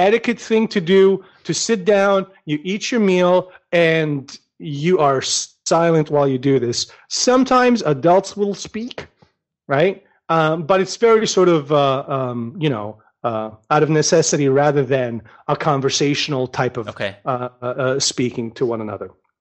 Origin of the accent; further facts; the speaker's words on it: Bosnia & Herzegovina; growing up in Bosnia and eating in Bosnia, it's considered rude to speak while you eat.